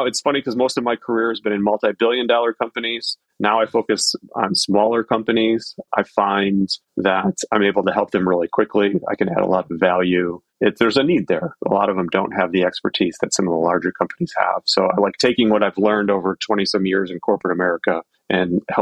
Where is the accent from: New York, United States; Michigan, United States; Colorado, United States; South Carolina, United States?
Michigan, United States; Dearborn; I grew up just outside of Detroit in a city called Dearborn, which is where the headquarters of Ford are. I grew up in a Ford historic home